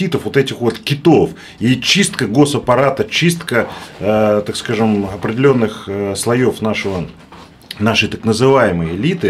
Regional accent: Moscow, Russia; Я как москвич, который здесь родился, вырос и собираюсь здесь жить, и люблю очень свой город

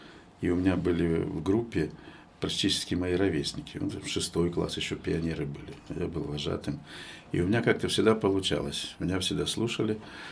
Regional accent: Kherson, Kherson Oblast, Ukraine; Я говорю, из Херсона.

